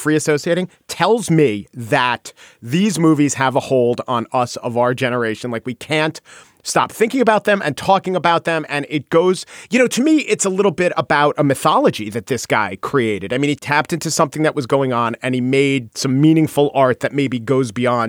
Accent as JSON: {"language": "English", "region": "New York", "country": "United States", "tie": "born or raised there", "said": "from where I was growing up in Long Island, I didn't see that at all."}